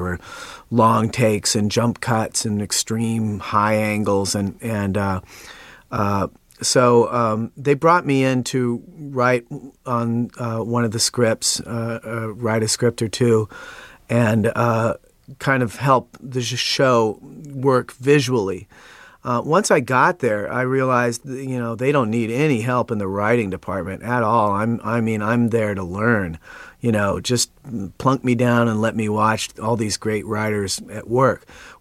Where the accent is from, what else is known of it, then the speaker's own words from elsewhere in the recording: Oregon, United States; Up in, yeah, I grew up in Oregon